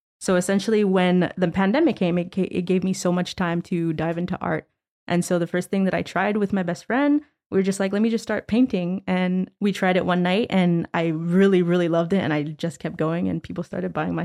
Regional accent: Dollard-des-Ormeaux, Quebec, Canada; Well, where I'm living is essentially where I grew up. And I moved a little bit back and forth throughout Montreal, but I grew up in DDO and I'm still in DDO today.

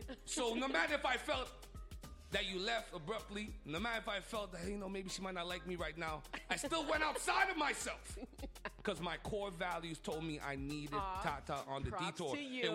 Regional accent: Montreal, Quebec, Canada; I'm from Cote de Neige. I come from nothing.

